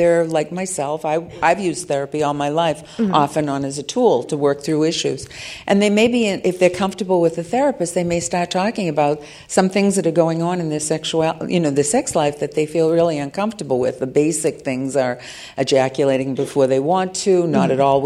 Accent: Salem, Massachusetts, United States; I had never planned on that growing up in Salem, Massachusetts.

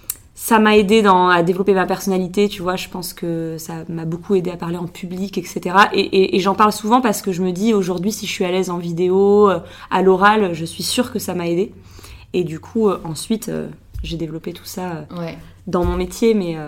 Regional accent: Biarritz, Nouvelle-Aquitaine, France; elle naquit il y a 31 ans. Je suis née à Biarritz. Donc moi, je suis basque. J'ai passé les 20 premières années de ma vie au Pays Basque.

